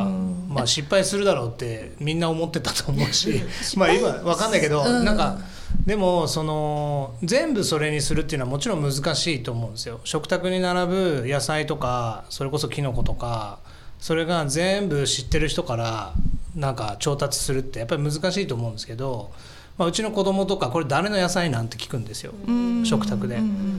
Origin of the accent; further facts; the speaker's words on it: Ehime, Japan; 私愛媛出身なんですけど、子育てをベースになんか四国に移したいなと思っていた時期で